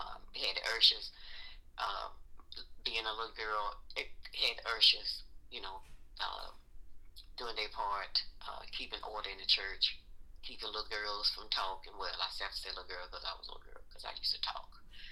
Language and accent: English; Valdosta, Georgia, United States; born there; I was born in Valdosta, Georgia, Lowndes County.